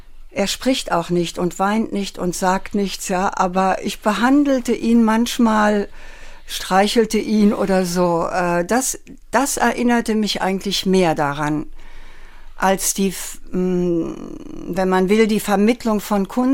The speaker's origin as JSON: {"language": "German", "country": "Germany", "moved": "yes", "lives_now": "Rome, Italy", "said": "Ich bin eine Deutsche und bleibe eine Deutsche hier, aber ich werde nicht mehr zurückgehen."}